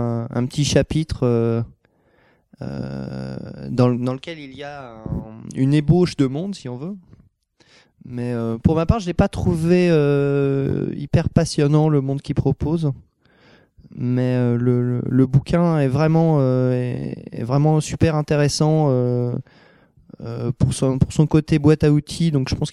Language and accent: French; Paris, Île-de-France, France; dans Paris, puisque je suis parisien.